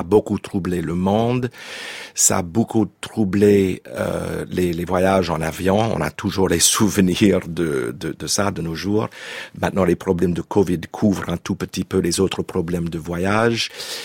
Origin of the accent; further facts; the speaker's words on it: United States; moved away as an adult; now in France; j'ai quitté les États-Unis en 80, juste après le conservatoire. Parce que mon souhait était de vivre jusqu'à la fin de mes jours en Europe et probablement en France.